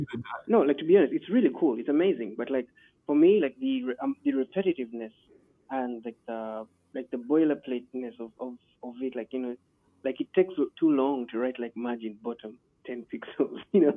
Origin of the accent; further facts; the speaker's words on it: Nigeria; I'm from Nigeria.